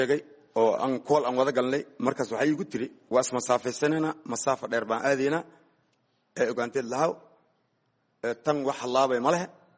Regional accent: Mogadishu, Banadir, Somalia; also born or lived in Lower Juba; Waxaan ku dhashay ani Jubbada Hoose, waxaan ku soo barbaaray Muqdisho

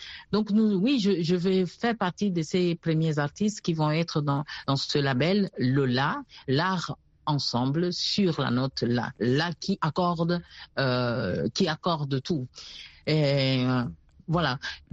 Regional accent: Gabon

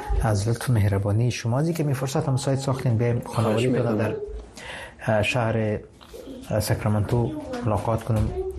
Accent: Afghanistan; moved away; من که وقتی بیرون از افغانستان آمدم ایره درک کردم که بانوان افغان چقدر مادرای خوب هستن

